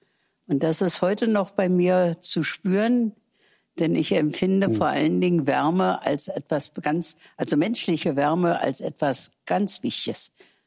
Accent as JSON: {"language": "German", "country": "Germany", "said": "Deutschland? Nein. Deutschland ist mein Land. Ich bin Deutsche."}